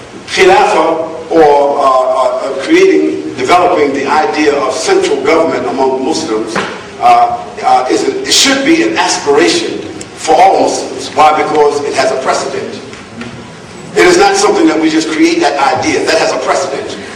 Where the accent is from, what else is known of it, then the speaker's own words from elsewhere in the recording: Harlem, New York, United States; I told you from the beginning I was from Harlem.